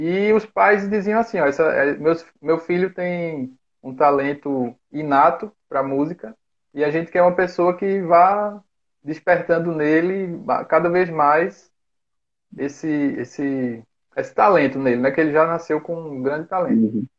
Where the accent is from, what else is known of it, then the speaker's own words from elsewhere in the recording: Garanhuns, Pernambuco, Brazil; moved away as an adult; now in Maceió, Brazil; Bom, eu sou de Garanhuns, Pernambuco, mas eu já moro aqui há mais de 15 anos. Vim morar aqui em 2005 para fazer jornalismo.